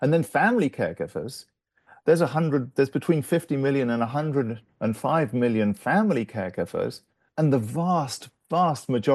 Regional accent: England, United Kingdom; you can tell from my accent, I'm English in origin, as is my wife, and her mother lives in England.

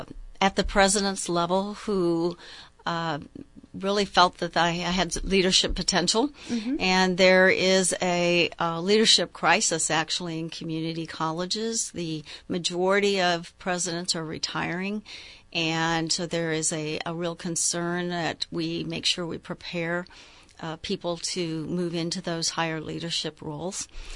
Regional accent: Illinois, United States; I was very fortunate to have met at a community college in my hometown in Illinois, a very wonderful group of people who helped me.

